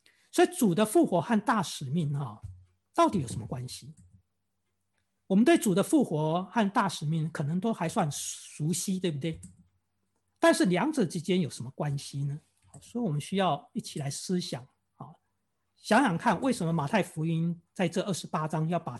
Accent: China; 我们刚才说所有人，世界上所有人，也包括我们中国人。

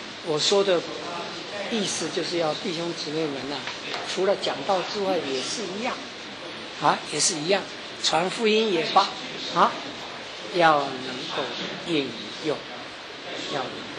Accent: China; 我们中国人中间呢、啊，后起之秀，比我年轻的有一个叫做于洪杰

